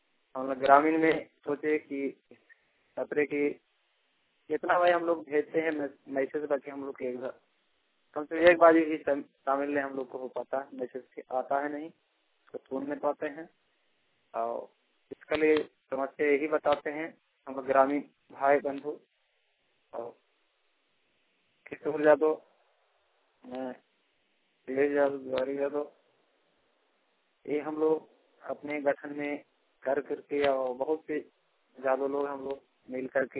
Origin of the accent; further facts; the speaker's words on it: Kosiyara, Jharkhand, India; ग्राम कोसियारा, पंचायत प्रतापपुर, जिला चतरा, झारखंड के निवासी हैं, झारखंड राज्य के निवासी हैं।